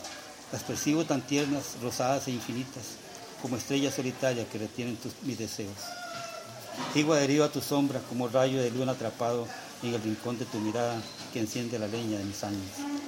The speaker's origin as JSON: {"language": "Spanish", "country": "Costa Rica", "said": "Soy poeta, tico."}